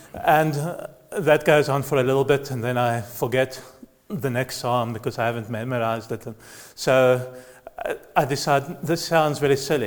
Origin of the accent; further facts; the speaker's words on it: South Africa; because I'm from South Africa.